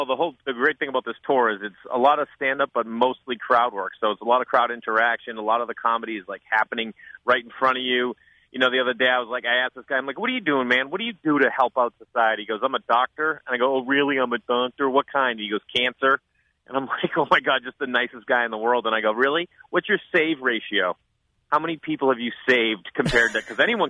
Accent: Stoneham, Massachusetts, United States; I'm from Stoneham, Mass., home of Nancy Kerrigan.

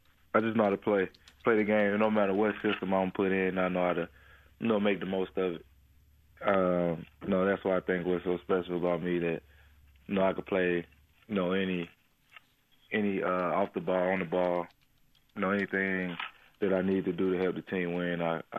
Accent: Alabama, United States

